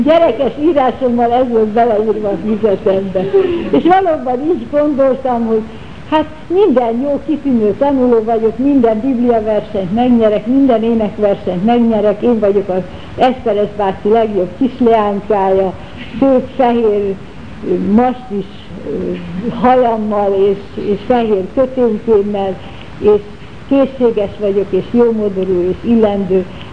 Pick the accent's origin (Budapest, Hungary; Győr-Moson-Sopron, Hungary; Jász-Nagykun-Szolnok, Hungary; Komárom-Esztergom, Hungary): Budapest, Hungary; born there; Hívő szülők gyermeke vagyok, itt születtem Budapesten, a Bakács téren, 1924. május 22-én.